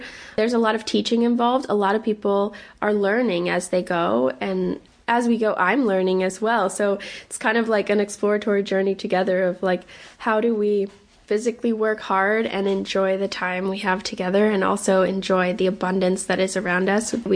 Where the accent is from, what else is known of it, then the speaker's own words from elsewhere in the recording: New York, United States; There's so much love and care that people put into the region, to my hometown, and I want that energy here at this farm.